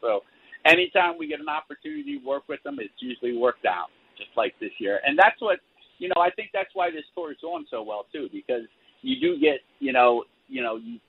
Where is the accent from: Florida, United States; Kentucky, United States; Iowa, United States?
Florida, United States; we haven't played Florida in such a long time. So, and that's my home state.